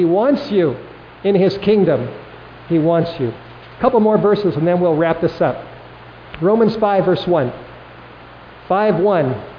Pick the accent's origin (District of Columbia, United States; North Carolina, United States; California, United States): California, United States; The rain on the thirsty ground in California, my home state, that state is parched.